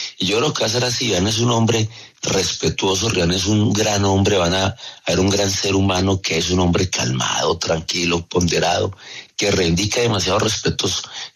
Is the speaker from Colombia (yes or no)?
yes; Colombia; lo que somos los colombianos